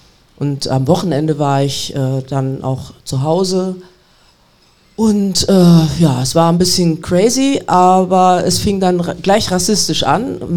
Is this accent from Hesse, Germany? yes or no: yes; Kassel, Hesse, Germany; born there; also ich bin in Kassel geboren. Mein Vater kam aus Ghana